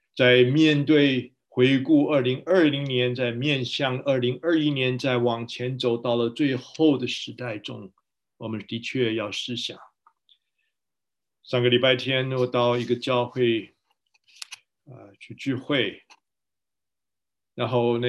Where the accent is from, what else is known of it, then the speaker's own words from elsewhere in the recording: China; 我们是中国人，不是吗？